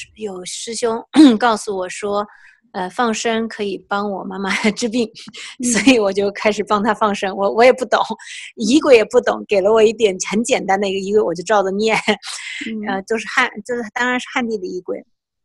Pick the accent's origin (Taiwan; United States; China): China; Jiangxi; 因为我们老家是在那个 江西哈，就是有水有河，而且很容易在市场上买到鱼啊、泥鳅啊、乌龟啊这些